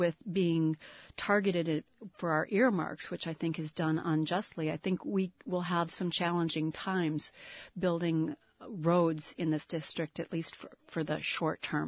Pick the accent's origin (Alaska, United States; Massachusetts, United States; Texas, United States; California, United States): Alaska, United States; Sitka; Sitka, my hometown